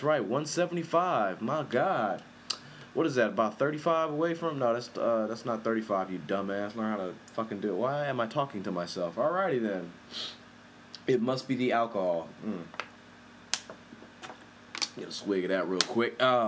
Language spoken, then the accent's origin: English; Compton, California, United States; And, that is my hometown. Yes, that's right, people. Yes, my hometown of Compton.